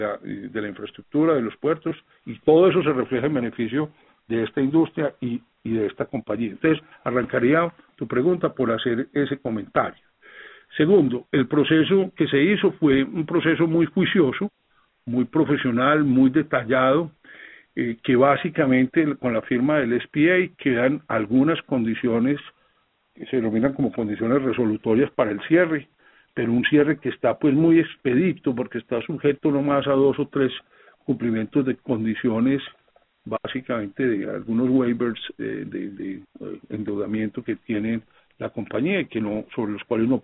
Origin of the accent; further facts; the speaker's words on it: Colombia; porque para el país, como colombianos, es una llegada de un jugador extremadamente serio